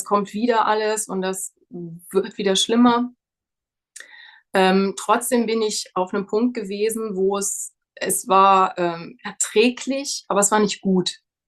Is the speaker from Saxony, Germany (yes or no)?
no; Trier, Rhineland-Palatinate, Germany; Ich komme aus der Nähe von Trier. Das ist ein Deutschland